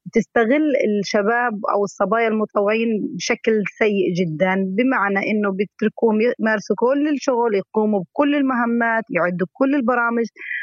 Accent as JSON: {"language": "Arabic", "town": "Gaza", "region": "Gaza Strip", "country": "Palestine", "said": "صراحة للأسف الشديد عندنا بغزة لا"}